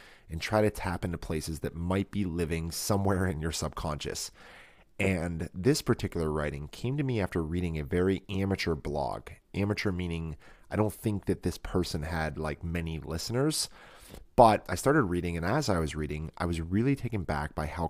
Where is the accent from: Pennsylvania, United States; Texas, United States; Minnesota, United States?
Pennsylvania, United States; Pittsburgh; I'm from Pittsburgh and I grew up in a blue collar atmosphere.